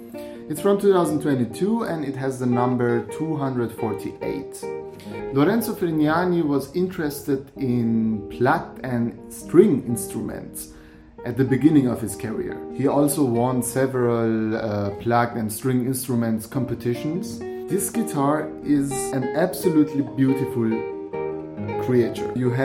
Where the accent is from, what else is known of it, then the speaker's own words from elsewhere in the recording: France; accent: French; English is a second language; I'm sorry for my French accent.